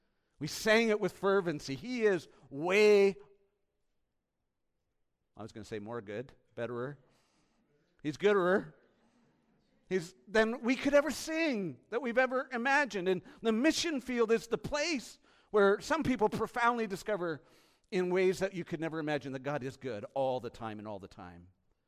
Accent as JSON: {"language": "English", "country": "Canada", "tie": "born or raised there", "said": "I grew up in the Dominion of Canada."}